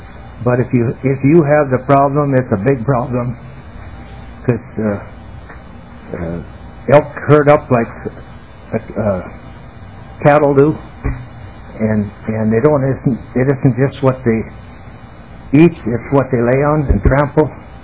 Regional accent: Grygla, Minnesota, United States; from Marshall County, Grigla, Minnesota.

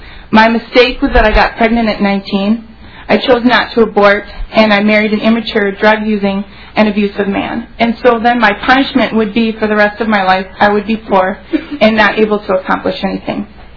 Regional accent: Hayfield, Minnesota, United States; I am from Hayfield, Minnesota. I am a science teacher at Hayfield High School.

